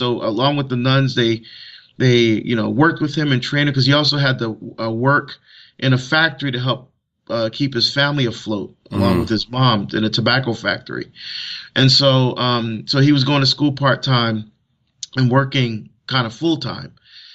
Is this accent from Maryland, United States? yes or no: no; New Jersey, United States; when I was in seventh grade, which was the age of confirmation in my parish growing up in New Jersey, we were one of the few black families there.